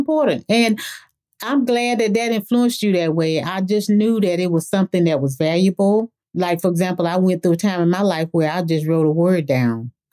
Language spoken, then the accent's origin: English; the South, United States; growing up in the South